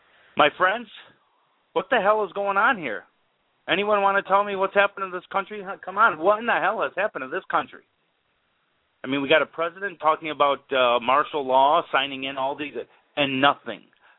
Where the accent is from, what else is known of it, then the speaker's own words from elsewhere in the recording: United States; I am an American. Have you forgotten?